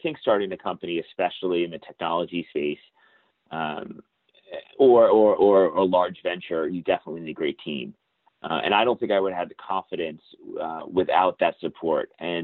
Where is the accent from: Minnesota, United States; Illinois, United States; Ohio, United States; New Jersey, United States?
New Jersey, United States; I was the youngest of three boys growing up on the Jersey Shore, and I've had like part-time jobs since I was 10 years old.